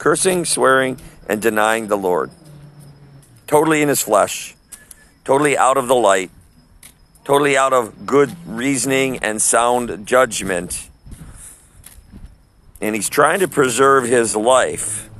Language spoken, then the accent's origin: English; Wisconsin, United States; Like, I'm from Wisconsin, and a lot of people tell me I have an accent, a state in America here.